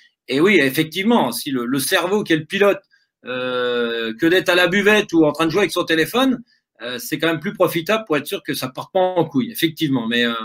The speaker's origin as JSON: {"language": "French", "region": "Brittany", "country": "France", "said": "dès qu'on est breton, je pense qu'on est aussi un peu rouleur"}